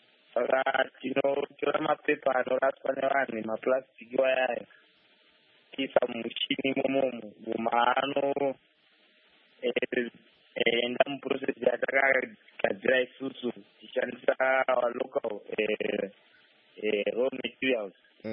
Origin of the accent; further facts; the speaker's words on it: Zimbabwe; I'm from Zimbabwe.